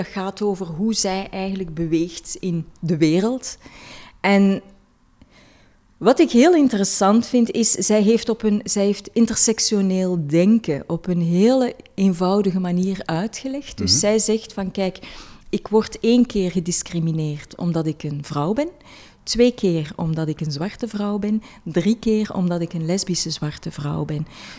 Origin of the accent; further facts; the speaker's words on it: Zelzate, East Flanders, Belgium; Ik kwam uit een dorp, ik kwam uit Celzaten of all places.